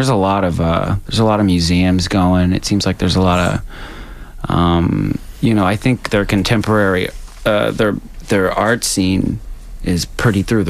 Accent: North Carolina, United States; I'm from North Carolina and from the East Coast, it was almost shocking. But now, it just feels like home.

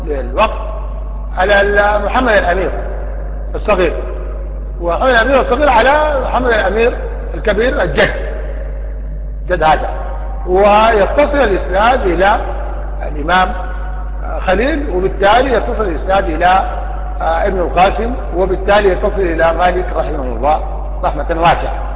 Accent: Sudan; يعني مثل عندنا في السودان

